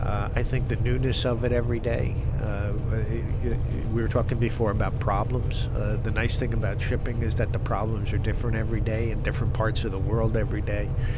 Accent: New York, United States; I was born and raised around New York Harbor, and so it was something that was always there.

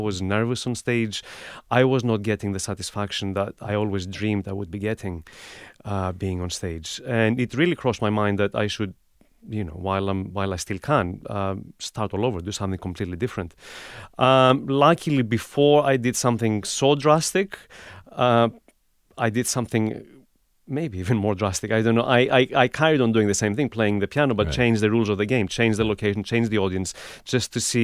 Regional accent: Greece; I come from Greece. I play this instrument.

